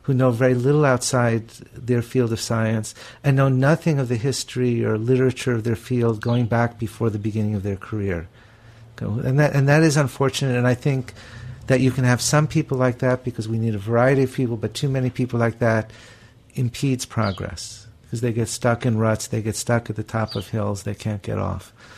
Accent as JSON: {"language": "English", "region": "New York", "country": "United States", "moved": "as an adult", "lives_now": "Toronto, Canada", "said": "as a New Yorker, you know, who moved to Toronto"}